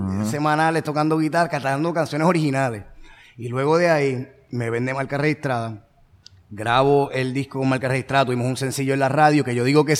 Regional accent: Río Piedras, Puerto Rico; yo soy de Río Piedras. Río Piedras, Carolina. Por el área de la 65, por allí.

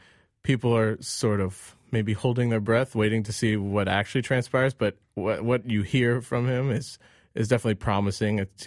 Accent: St. Louis, Missouri, United States; and I was born there in St. Louis. In certain ways, I was one of only a handful, seemingly, of South Asian people or Asian people in St. Louis in the 80s.

